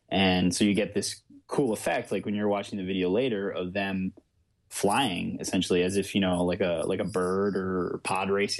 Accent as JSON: {"language": "English", "region": "London", "country": "United Kingdom", "tie": "born or raised there", "said": "I grew up in London, so I know the area pretty well."}